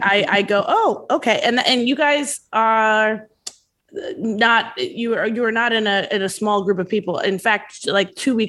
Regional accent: Baltimore, Maryland, United States; also born or lived in Lewisburg, West Virginia; Baltimore, Maryland. I was born in Baltimore. I spent 2 years in Lewisburg, West Virginia, where my mother was going to medical school.

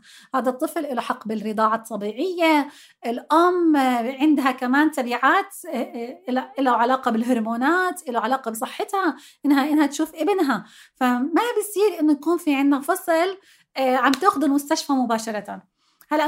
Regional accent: Jordan; الدور الإيوائية عندنا بالأردن أربع دور إيوائية حكومية

